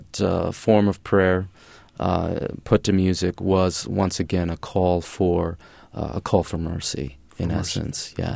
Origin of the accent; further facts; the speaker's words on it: Massachusetts, United States; also born or lived in Minnesota; But I was born in Massachusetts and moved to Minnesota, where my mother and father sort